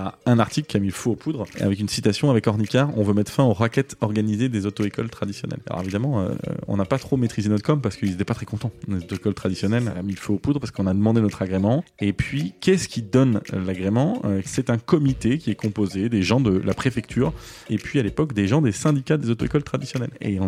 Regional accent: Châteauroux, Centre-Val de Loire, France; also born or lived in Paris; je suis né à Châteauroux et que jusqu'à ma seconde, j'étais en cours, d'abord dans le village qui s'appelle Dior, comme la marque, mais avec un S. Puis après, j'étais en cours à Châteauroux, puis après, j'étais à Paris.

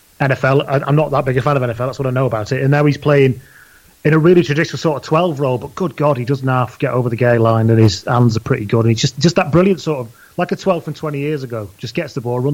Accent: Leigh, North West England, United Kingdom; I grew up in Lee in Lancashire, huge Lee rugby league fan.

